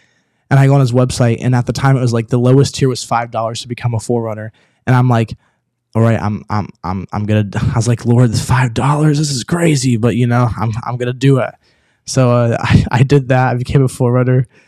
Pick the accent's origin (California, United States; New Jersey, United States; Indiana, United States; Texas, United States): Indiana, United States; So I'm from Indiana and he went to Herron, Illinois, which is like one of the smallest towns that you can think.